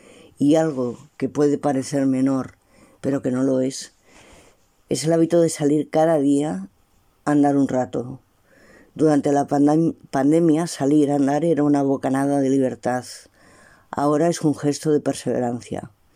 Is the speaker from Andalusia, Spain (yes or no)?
no; Barcelona, Catalonia, Spain; Soy de Barcelona, de España.